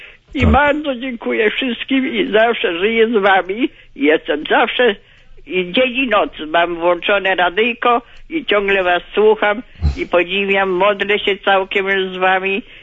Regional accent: Inowrocław, Kuyavian-Pomeranian Voivodeship, Poland; Pochodzę z Inowrocławia, a to było za Mątwach.

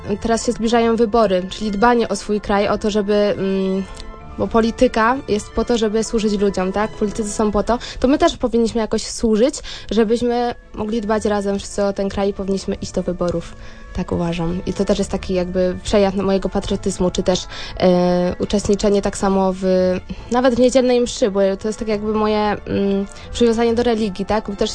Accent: Silesian Voivodeship, Poland; Czyli na przykład ja jestem z południa, dokładnie ze Śląska, tam są regionalne stroje

